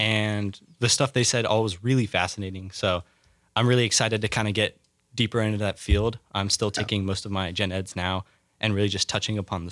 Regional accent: Carthage, North Carolina, United States; I'm from Carthage, North Carolina, so the other coast, actually.

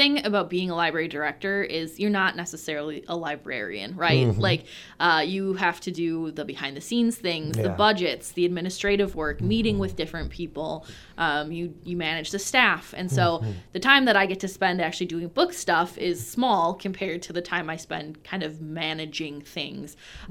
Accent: Seymour, Wisconsin, United States; I was born and raised in Wisconsin, okay. A small town close to Green Bay, Seymour, home of the hamburger.

